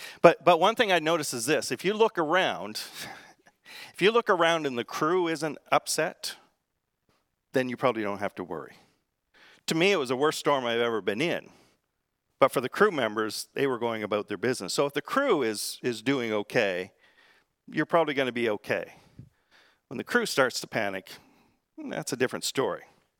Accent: the Maritimes, Canada; also born or lived in Prince Edward Island; Now, I grew up in the Maritimes, but I was no seafaring man, all right? I grew up in the city.

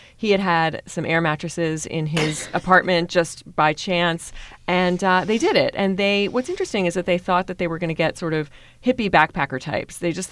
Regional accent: Media, Pennsylvania, United States; I grew up in a town actually called Media, Pennsylvania, outside of Philadelphia.

